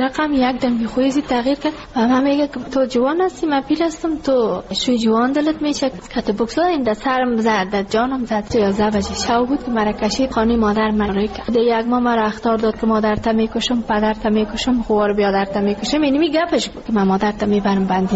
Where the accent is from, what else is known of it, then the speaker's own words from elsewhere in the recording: Ghazni, Afghanistan; now in Kabul, Afghanistan; ما کابل آمده از غزنی هستیم